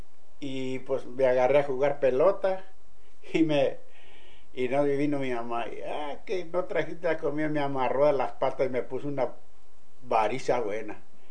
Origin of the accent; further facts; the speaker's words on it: Cedral, San Luis Potosí, Mexico; born there; Yo nací en Cedral, municipio de San Luis Potosí, en México.